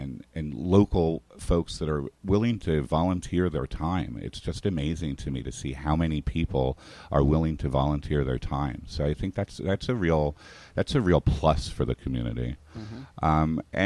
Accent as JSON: {"language": "English", "region": "New Jersey", "country": "United States", "tie": "born or raised there", "also_born_or_lived": "Boise, Idaho / Texas / Europe / New York", "lives_now": "Hudson, United States", "said": "I was born in Boise, Idaho, and stayed there for a couple of months, and then moved to Texas, where my father's from. But I grew up in South Jersey, outside of Atlantic City. Then moved back to Texas and spent some time in Europe, moved to New York"}